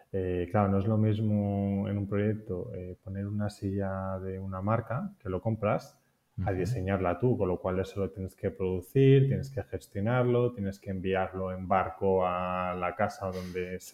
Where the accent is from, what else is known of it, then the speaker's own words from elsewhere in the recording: Madrid, Community of Madrid, Spain; also born or lived in Barcelona; soy de Madrid, ahora vivo en Madrid, pero he vivido en Barcelona 4 años.